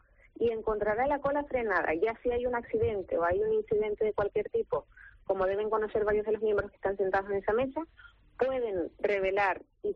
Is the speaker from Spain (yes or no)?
yes; San Isidro, Canary Islands, Spain; para llegar desde San Isidro, que es mi pueblo, hasta Deje.